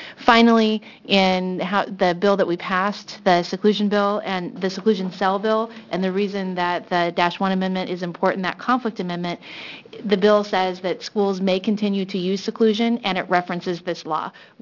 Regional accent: Corvallis, Oregon, United States; I'm from Corvallis and Philomath, House District 16, State Representative.

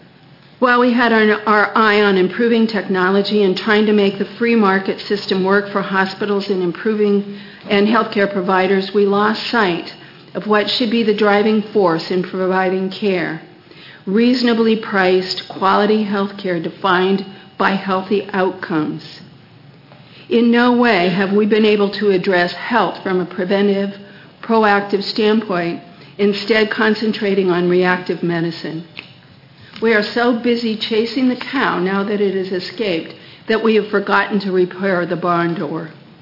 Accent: Grants Pass, Oregon, United States; I'm from Grants Pass.

